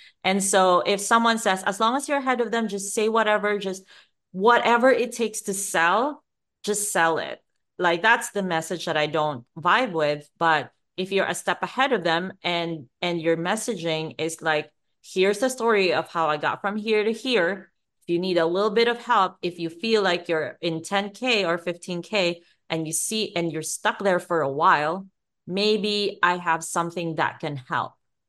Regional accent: Philippines; English is a second language; I grew up in the Philippines, which used to be classified as a third world country.

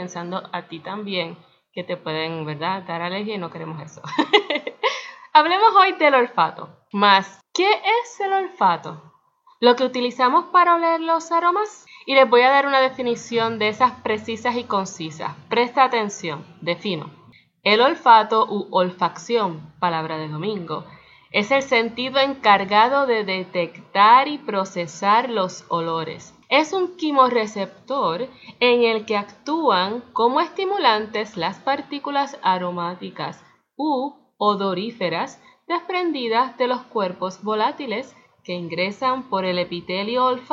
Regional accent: Puerto Rico; Soy puertorriqueña y el café está en nuestro ADN.

